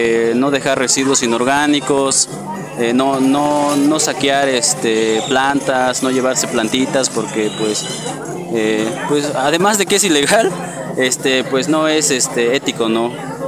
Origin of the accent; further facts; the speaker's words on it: Cuetzalan, Puebla, Mexico; aquí de Cuetzalan. Entonces, desde pequeños, pues de alguna manera nos enseñan a pedir permiso siempre